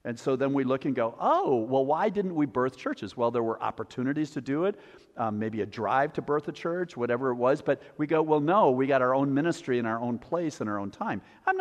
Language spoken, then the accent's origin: English; Wisconsin, United States; And as much as I grew up in Wisconsin, I said, this is as north as we're getting.